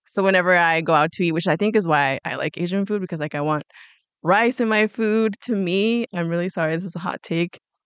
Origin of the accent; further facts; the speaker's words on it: Mexico; So I think it's just because I was raised in Mexico. And so I was used to, you know, having rice and like veggies.